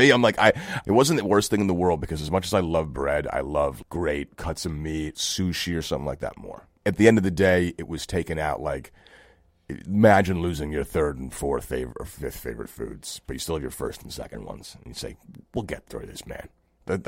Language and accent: English; Brooklyn, New York, United States; we grew up in Brooklyn, so.